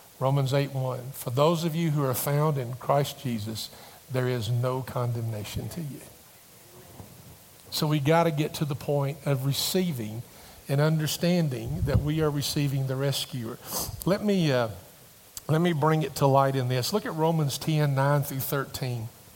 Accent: Somersville, United States; I said, I grew up in Somersville. And they go, Somersville? And they go, what part? And I mean, it's a town of about 500.

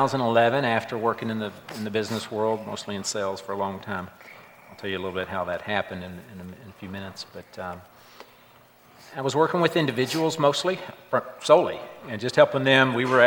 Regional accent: Louisville, Kentucky, United States; I grew up in Louisville, came to UK to run track

